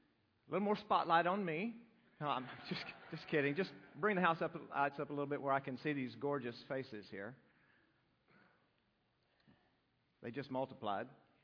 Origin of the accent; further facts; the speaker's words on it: Texas, United States; I grew up in West Texas, right? What do we have in West Texas? Well, we have oil and we have snakes. And that's about it.